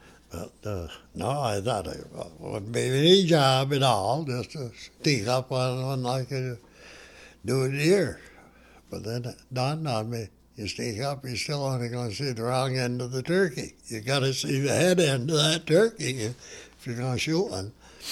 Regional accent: Vermont, United States; And finally, I bought a for myself, and had it when I come from Vermont.

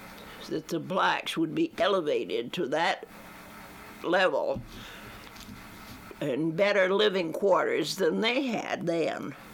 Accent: Randolph, Vermont, United States; I am a Vermonter. I grew up in a relatively small town. I was born in Randolph, which is in Orange County, and it's on the other side of the divide.

